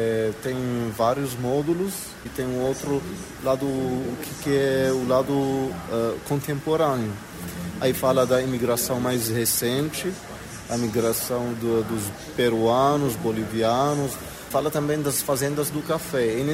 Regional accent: Syria; now in São Paulo, Brazil; eu sou da Síria.

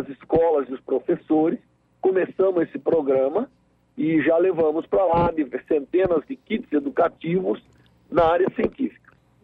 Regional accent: Brazil; como brasileiro, a gente tem que sentir a obrigação de que não é interessante para a gente nenhum ponto fraco

